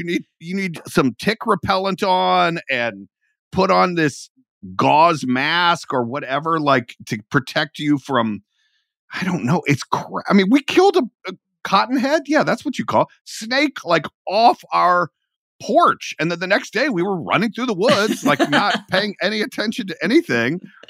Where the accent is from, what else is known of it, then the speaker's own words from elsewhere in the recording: Georgia, United States; Running through, you know, I'm from Georgia. There's woods.